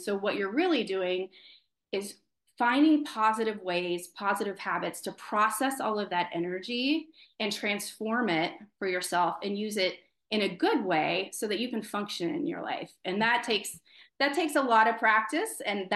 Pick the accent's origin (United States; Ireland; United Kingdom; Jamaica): Ireland; I'm Irish